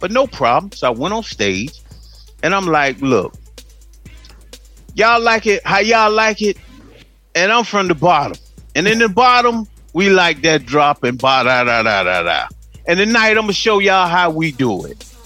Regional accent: Miami, Florida, United States; they didn't know I was from Miami, okay?

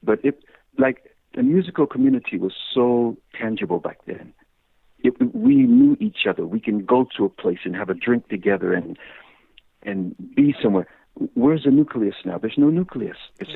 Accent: United States; Because I'm from America, you know, I would have said, yo, what's up, Queenie, baby?

